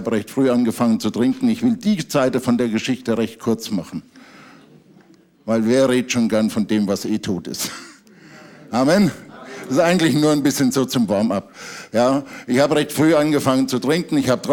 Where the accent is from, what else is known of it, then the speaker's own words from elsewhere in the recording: Bavaria, Germany; Ich bin aufgewachsen in der Nähe von Aschaffenburg.